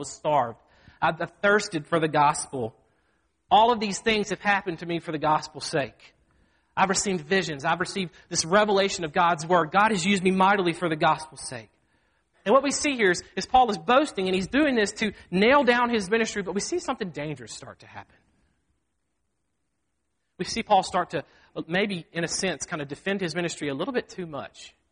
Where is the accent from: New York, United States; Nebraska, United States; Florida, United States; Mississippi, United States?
Mississippi, United States; I'm from Mississippi, Grace. I know. And so, I mean, we don't wear shoes.